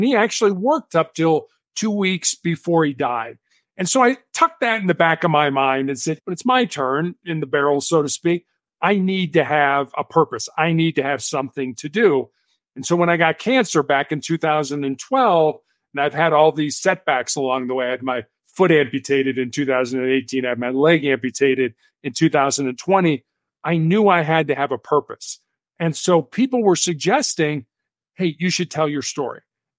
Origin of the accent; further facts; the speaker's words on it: Chicago, Illinois, United States; I grew up on the South Side of Chicago. I am the oldest of three boys.